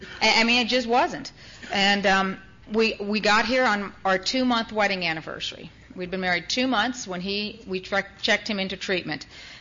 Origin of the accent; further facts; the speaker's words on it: Canada; also born or lived in overseas; now in Wetumpka, United States; I am not originally from Wetumpka, Alabama, just in case you couldn't tell. I am originally Canadian. My mother is English. My father was Dutch. I spent most of my life growing up overseas